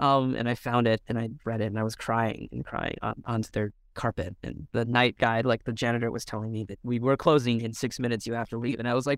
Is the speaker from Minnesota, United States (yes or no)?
yes; Minnesota, United States; I didn't have it growing up in Minnesota.